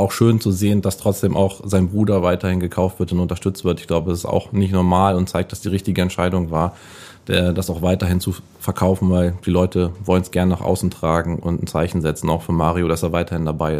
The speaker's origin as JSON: {"language": "German", "town": "Göttingen", "region": "Lower Saxony", "country": "Germany", "said": "ich komme aus Göttingen, bin jetzt nicht aus der Region"}